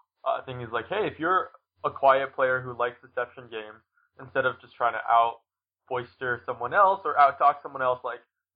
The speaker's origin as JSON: {"language": "English", "town": "Seattle", "region": "Washington", "country": "United States", "said": "I'm from Seattle, Washington."}